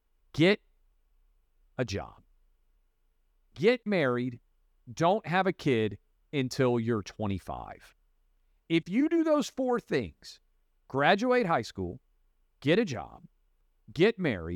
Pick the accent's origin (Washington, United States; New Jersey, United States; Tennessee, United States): Tennessee, United States; And I grew up in Tennessee and have been all over the South.